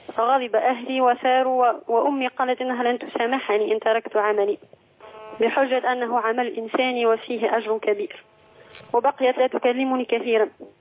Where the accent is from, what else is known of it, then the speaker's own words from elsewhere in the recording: Tunisia; أنا فتاة تونسية أعمل مبرمجة